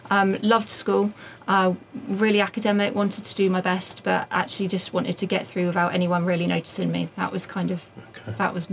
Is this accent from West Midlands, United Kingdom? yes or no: no; Southampton, South East England, United Kingdom; Yeah, okay, so I grew up in Southampton, so Southampton born and bred